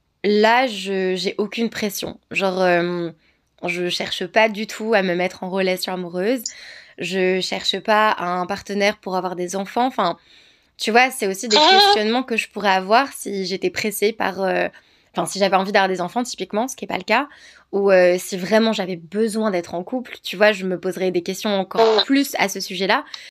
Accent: France; 35 ans, genre, je suis pas si jeune, mais pas si vieille non plus. Et je suis perdue entre deux pays. Tu vois, je suis française. Genre, la France, c'est un pays que j'adore et c'est mon pays. Tu vois, j'ai grandi là dans ce pays

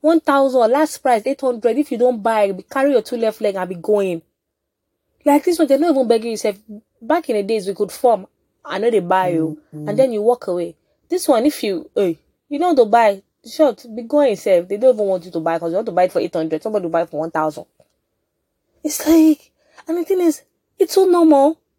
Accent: Benin City, Edo, Nigeria; I'm not a Bini girl, but I grew up in Bini. I spent most of my life in Bini.

